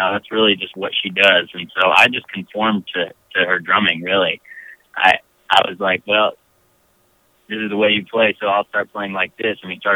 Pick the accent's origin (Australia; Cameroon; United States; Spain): United States; Louisiana; also born or lived in New Orleans; now in Los Angeles, United States; Before that, New Orleans for a long time, and I grew up in North Louisiana.